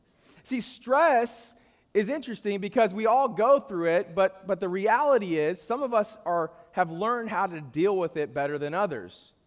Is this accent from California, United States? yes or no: yes; Bakersfield, California, United States; I'm from Bakersfield. I love Bakersfield now. But at age 18, I was like, I got to get out.